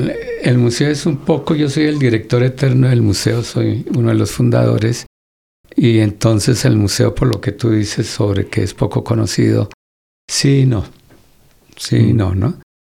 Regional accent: Bogotá, Colombia; Bueno, yo soy bogotano

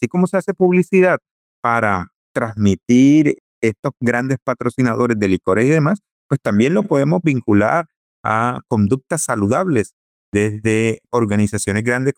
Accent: Colombia; nos unamos como colombianos

